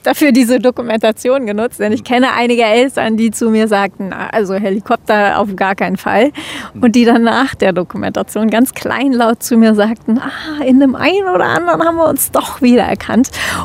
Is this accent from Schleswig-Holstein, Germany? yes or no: yes; Schleswig-Holstein, Germany; Ich komme aus dem Kreis Pinneberg, das ist nicht ganz Hamburg. Wir haben die Hamburger Vorwahl, aber ansonsten gehören wir nicht wirklich dazu.